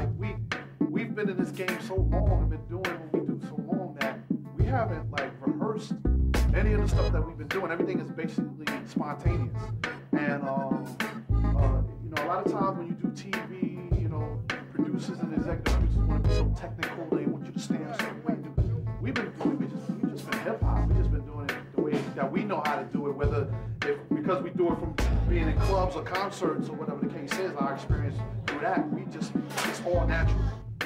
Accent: Brooklyn, New York, United States; For him to film it in Brooklyn and to have me be a part of it, being that I am from Bed-Stuy, Brooklyn, it's just an honor

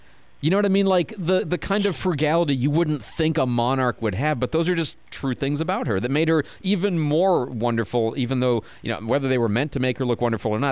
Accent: United States; And frankly, I'm an American, okay? You know, we celebrate the revolution and we broke away to not have a monarchy.

